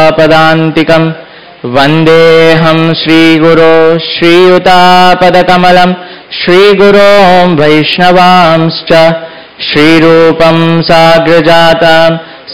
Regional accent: South India, India; Hindi is a second language; now in Mumbai, India; मैं भी दक्षिण से हूँ तो मेरा हिंदी इतना शुद्ध नहीं है। जैसे गोस्वामी जी वृंदावन गए ऐसा मैं मुंबई आ गया

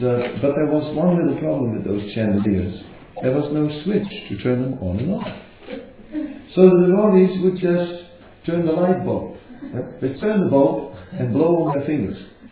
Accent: Netherlands; I am from Holland in Europe

